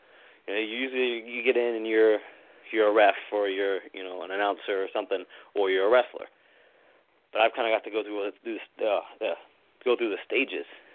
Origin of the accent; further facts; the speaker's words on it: Clifton, United States; And I grew up in Clifton, so Corian Avenue was a 5-10 minute drive.